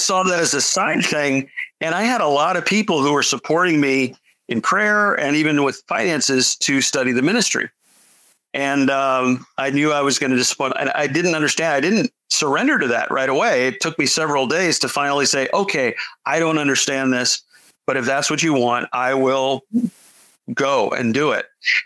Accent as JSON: {"language": "English", "region": "Florida", "country": "United States", "tie": "born or raised there", "said": "I grew up in South Florida. So I knew what mosquitoes were like when I was a kid."}